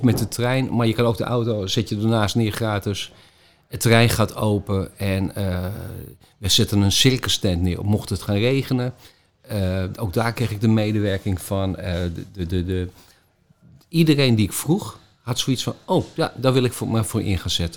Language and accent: Dutch; Halfweg, North Holland, Netherlands; Ik kom zelf uit Halfweg